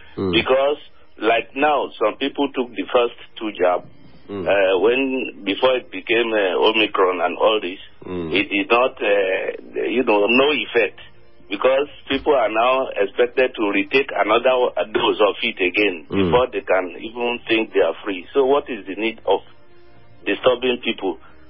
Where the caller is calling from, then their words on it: Kuje, Federal Capital Territory, Nigeria; Calling from Kuje.